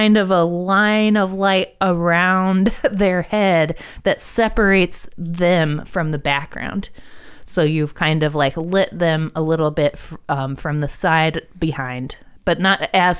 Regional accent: Ohio, United States; accent: Northwest Ohio; I'm from Ohio. I have a Northwest Ohio accent.

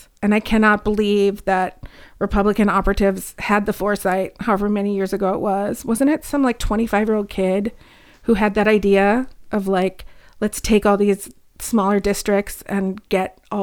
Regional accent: Monona, Wisconsin, United States; From a city called Monona, which is basically landlocked by Madison. Wisconsin.

